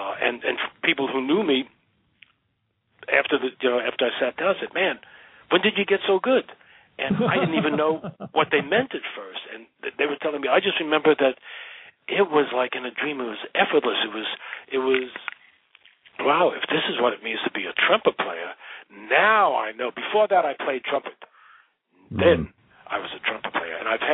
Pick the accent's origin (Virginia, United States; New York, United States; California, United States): New York, United States; Everything is different than the vegetation we have back east, because I grew up in Long Island.